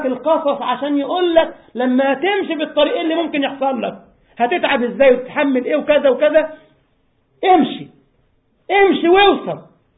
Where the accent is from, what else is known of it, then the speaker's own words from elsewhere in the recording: Egypt; أنا كنت أقول كده للشباب عندنا في مصر